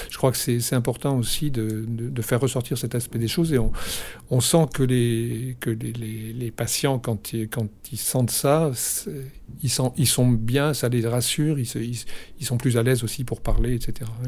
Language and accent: French; Morocco; je viens du Maroc, enfin, voilà, avec des ancêtres qui sont passés par... qui venaient aussi de France, d'Espagne, d'Algérie.